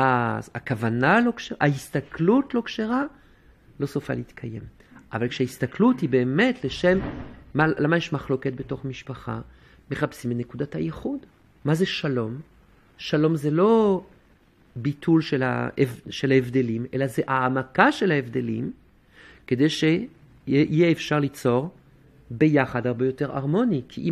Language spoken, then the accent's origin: Hebrew; France; now in Israel; מאיפה שבאתי לפני 20 שנה מצרפת